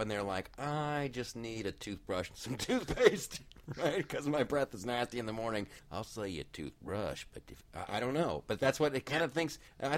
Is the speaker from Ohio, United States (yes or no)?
yes; Ohio, United States; that's my home state.